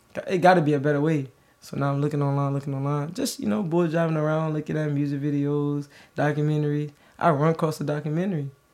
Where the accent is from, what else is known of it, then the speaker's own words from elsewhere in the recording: Birmingham, Alabama, United States; I'm from Birmingham, Alabama. I was born June 23rd, 1996. I'm 25 years old